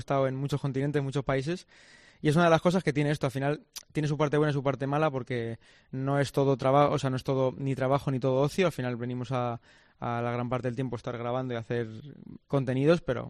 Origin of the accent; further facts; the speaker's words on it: Spain; yo soy español y yo quiero que gane España.